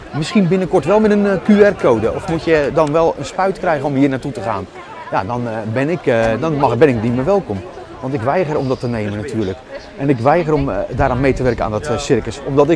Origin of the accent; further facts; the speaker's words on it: Katwijk aan Zee, South Holland, Netherlands; Wij komen uit Katwijk aan Zee en we laten niet met ons sollen.